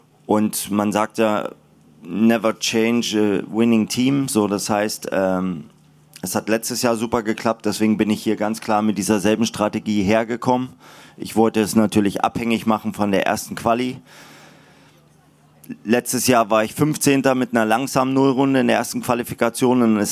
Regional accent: Germany; Und ich bin stolzer Deutscher und werde es immer bleiben.

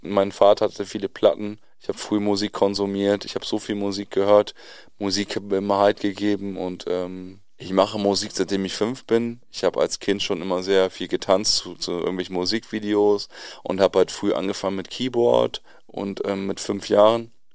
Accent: Varel, Lower Saxony, Germany; Ich komme eigentlich aus Friesland, aus Varel. Da bin ich aufgewachsen und bin seit 2017 in Osnabrück.

